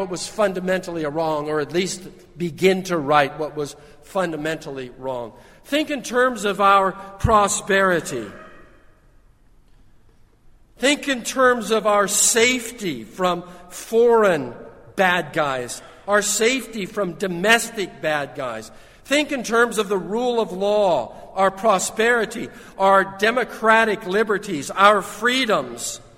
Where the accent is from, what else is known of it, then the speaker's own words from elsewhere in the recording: Los Angeles, California, United States; now in Savannah, United States; That is absolutely hilarious. You people think the traffic is bad. I grew up in Los Angeles. You don't know what bad traffic is.